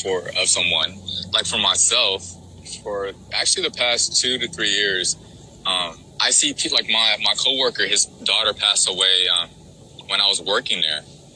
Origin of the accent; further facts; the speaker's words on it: California, United States; she's from Kansas and I'm from California.